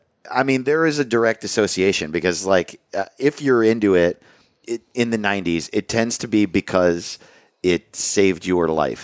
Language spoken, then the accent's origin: English; Hawaii, United States; born there; also born or lived in San Diego, California; I moved around a lot. So I was born in Hawaii.